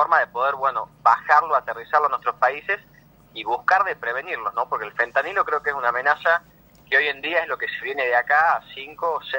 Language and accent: Spanish; Tucumán, Argentina; con las rutas 9 y 34, que puntualmente nos tocan como tucumanos.